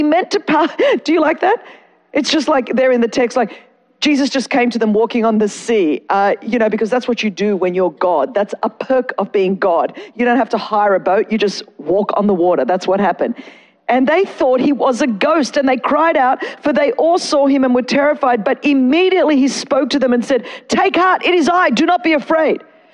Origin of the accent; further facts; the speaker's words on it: Australia; I'm Australian, so we say Mark.